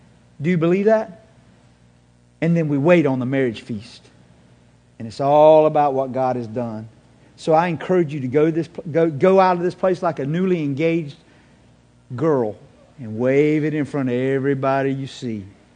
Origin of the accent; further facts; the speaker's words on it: the South, United States; accent: Southern; I'm pronouncing this the way my southern accent allows me to.